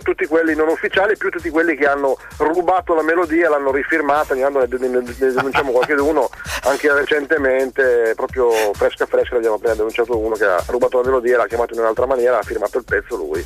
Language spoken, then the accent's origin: Italian; Crescentino, Piedmont, Italy; Io sono d'origine veneta, però sono nato e cresciuto in Piemonte.